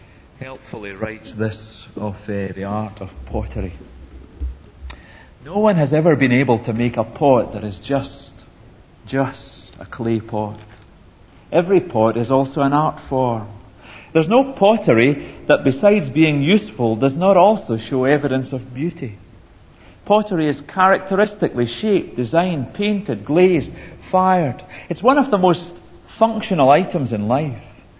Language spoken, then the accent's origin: English; Troon, Scotland, United Kingdom; also born or lived in Lockerbie; the little brethren church into which I was born in Lockerbie, with all their quaint ways, but deep love for one another. There in that church of a total of 16 people, I learned about family love. In the dynamism of the teenage group I belonged to in Troon